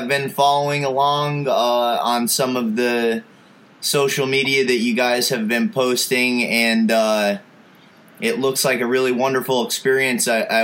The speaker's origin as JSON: {"language": "English", "region": "Pennsylvania", "country": "United States", "said": "I am a arborist from Pennsylvania. I have a small little outfit here"}